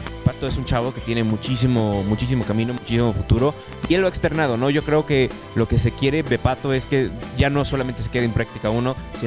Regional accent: Mexico; yo creo que como mexicanos también fue sensacional

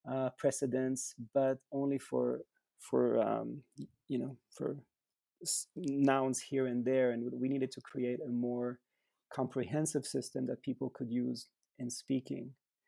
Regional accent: Israel; now in Boulder, United States; I am a professor at CU Boulder, and I am from Israel, and I have been in Boulder for about 18 years.

